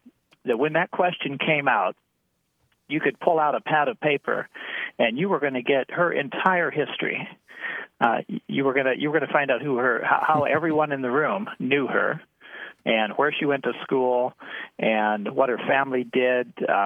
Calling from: Ravenna, Nebraska, United States; I'm calling from Ravenna, Nebraska.

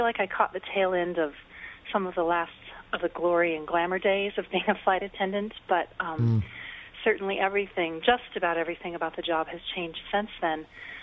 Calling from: Brooklyn, New York, United States; Hi. I'm an American Airlines flight attendant

